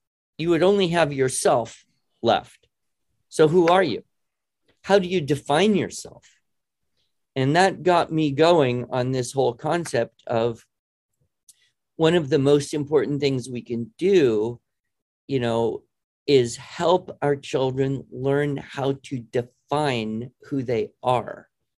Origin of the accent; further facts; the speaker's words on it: United States; And then I might get into, I'm an American.